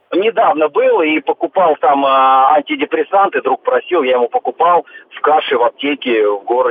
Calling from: Moscow, Russia; я звоню вам из Москвы.

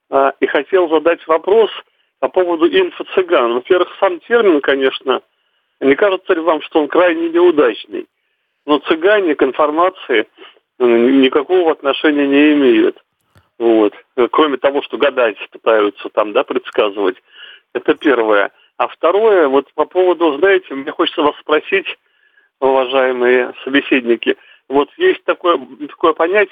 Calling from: Leningrad Oblast, Russia; я звоню из Ленинградской области, Гатчинский район. Mm-hmm. Есть такой поселок, где много цыган живет. Но сам-то я русский вроде как.

